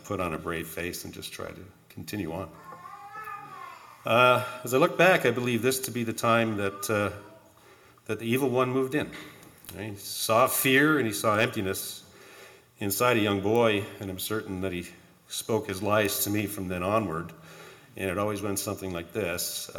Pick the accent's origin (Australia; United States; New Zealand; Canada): Canada; Hamilton, Ontario; I'm 58 years old, born and raised in Hamilton, Ontario.